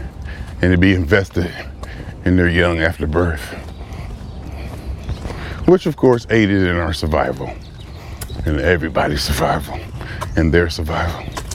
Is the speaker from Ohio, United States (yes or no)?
yes; Youngstown, Ohio, United States; Hang out in Youngstown, saw people, ate good. Just, you know, my hometown.